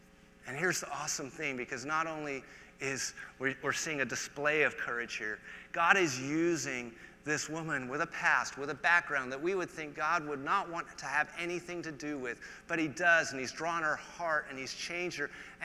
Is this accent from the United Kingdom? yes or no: yes; England, United Kingdom; I'm English, okay? Go England, by the way.